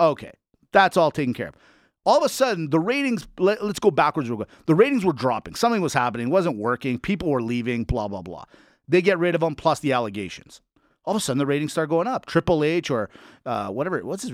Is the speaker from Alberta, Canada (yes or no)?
yes; Calgary, Alberta, Canada; because we're all from Calgary